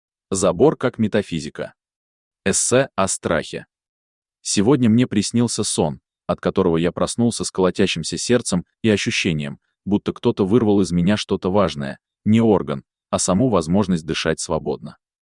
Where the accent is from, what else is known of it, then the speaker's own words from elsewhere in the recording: Ufa, Bashkortostan, Russia; Когда я рос в бараке в Черниковке, у нас не было заборов, была теснота.